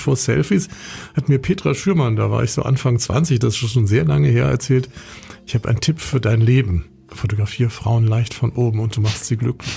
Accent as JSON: {"language": "German", "town": "Bonn", "region": "North Rhine-Westphalia", "country": "Germany", "tie": "born or raised there", "said": "Naja, also ich bin in Bonn aufgewachsen"}